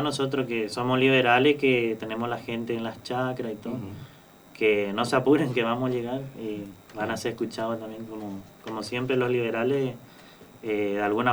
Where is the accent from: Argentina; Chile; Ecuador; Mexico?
Argentina; Ituzaingó; born there; de donde yo nací, de Ituzaingó, y que es estudiante también. Bueno, mi papá es de Pellegrini, mi mamá es mercedeña. O sea, somos familia humilde